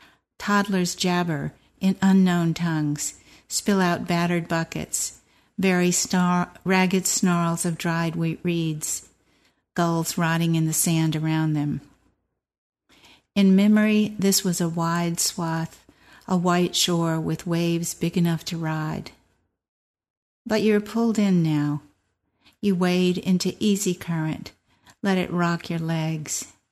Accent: Atlanta, Georgia, United States; Oh, I grew up in Atlanta.

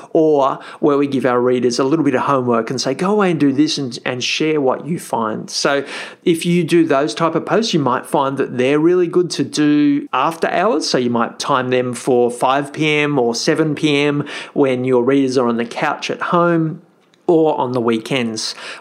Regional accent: Australia; I'm an Aussie.

